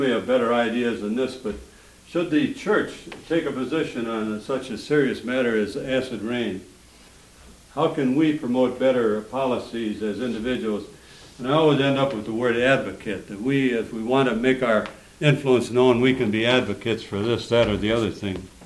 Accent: St. Paul, Minnesota, United States; I'm from St. Paul, Minnesota.

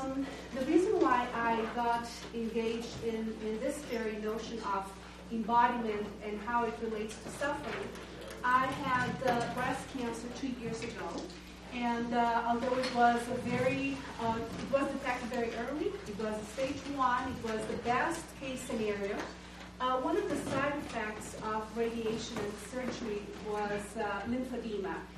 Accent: Brazil; now in Decorah, United States; I am originally from Brazil, and I am currently teaching at Luther College in Decorah, Iowa.

